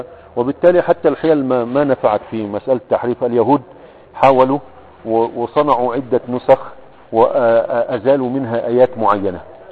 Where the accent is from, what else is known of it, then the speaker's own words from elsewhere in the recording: Egypt; يبلغ الناس عندنا في مصر